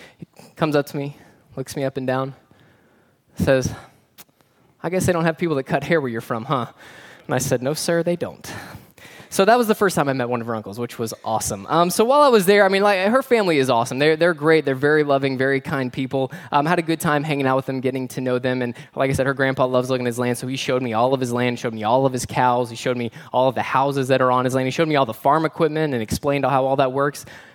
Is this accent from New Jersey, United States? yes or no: no; Fort Lauderdale, Florida, United States; But I'm from South Florida, where it's, like, all city. So I'm from outside of a town called Fort Lauderdale. So it's near the beach.